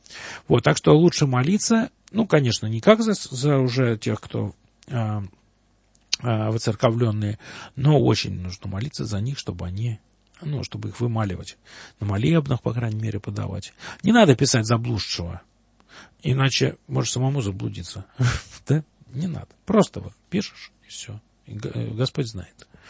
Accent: Krasnogorsk, Moscow Oblast, Russia; я же вырос в Красногорске, в котором вот эта тема вообще не обсуждалась.

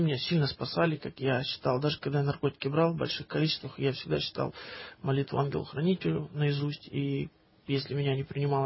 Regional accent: Russia; born there; Я считаю, что я православный человек, потому что я родился в России.

